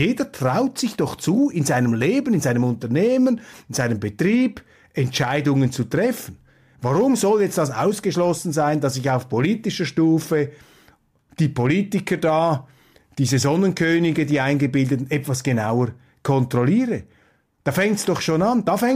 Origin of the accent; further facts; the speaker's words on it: Switzerland; Und wenn Sie von mir als Schweizer noch einen Tipp bekommen wollen, dann sage ich Ihnen, mehr Schweiz wagen